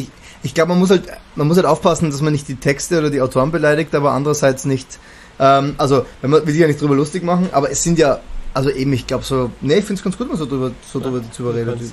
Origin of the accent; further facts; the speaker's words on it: Salzburg, Austria; in meinem Heimatbundesland Salzburg, wo ich geboren bin.